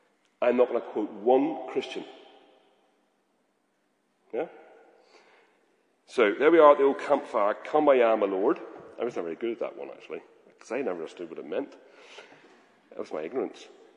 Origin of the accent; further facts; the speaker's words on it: Belfast, Northern Ireland, United Kingdom; I mean, I'm from Belfast.